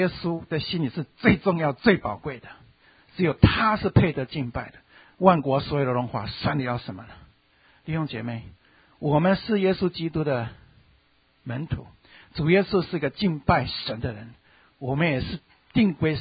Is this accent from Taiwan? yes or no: no; China; 我们中国人哈，实在很斯文，也很有修养，就是很有内涵，我们常常不会在说大叫的哈，也不会喊叫的